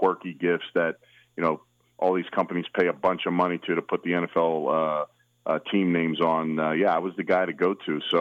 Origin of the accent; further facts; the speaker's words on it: Philadelphia, Pennsylvania, United States; Number one, I'm from Philly, so I got a little hustle in me